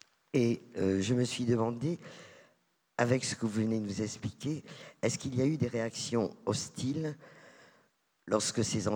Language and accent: French; Occitanie, France; Je suis athée, et je dis Dieu sait quoi parce que je suis occitane.